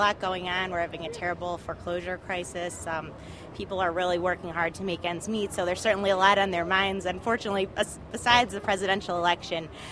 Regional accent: Cleveland, Ohio, United States; Oh, I'm from Cleveland, Ohio

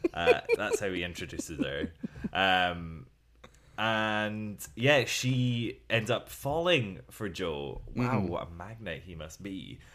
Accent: United Kingdom; We sing nothing. That'd be hugely impolite. We're British.

